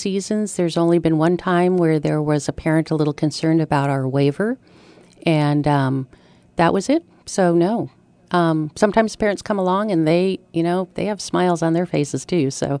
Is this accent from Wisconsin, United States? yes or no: no; Colorado, United States; So, well, I grew up in Colorado, and we did do a lot outside.